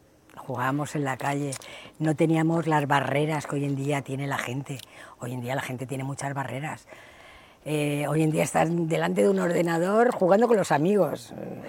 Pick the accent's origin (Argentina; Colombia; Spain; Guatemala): Spain; Cartagena, Region of Murcia; Yo soy hija de Murcia, en una cartagenera, y en mi biografía siempre he puesto que soy de raíces fenicias y árabes, porque es lo que ha habido en nuestra tierra.